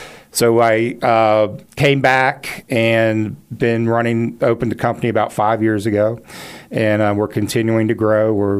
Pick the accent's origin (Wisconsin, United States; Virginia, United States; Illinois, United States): Virginia, United States; Blacksburg; I grew up in Blacksburg, left for college, joined the Army, retired for the Army